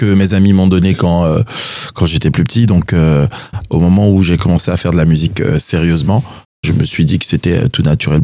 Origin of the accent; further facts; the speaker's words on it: Côte d’Ivoire; de la musique de Côte d'Ivoire, mon pays d'origine